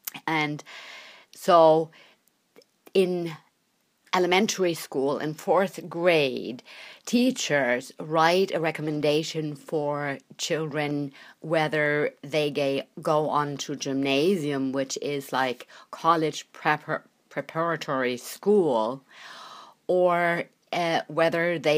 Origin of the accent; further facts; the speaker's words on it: Koblenz, Rhineland-Palatinate, Germany; also born or lived in Hannover / Düsseldorf; I was born in Hannover, which is northwest. And then when I was two, my parents, because my father was military, we moved to Koblenz, which is further south. And it has all these nice castles. So I grew up with all the Rhine castles.